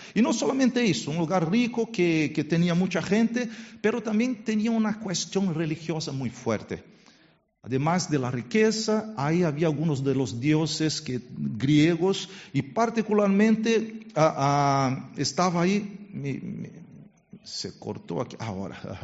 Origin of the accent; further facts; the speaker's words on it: Brazil; Spanish is a second language; es que en mi país, en Brasil, el mejor equipo que hay se llama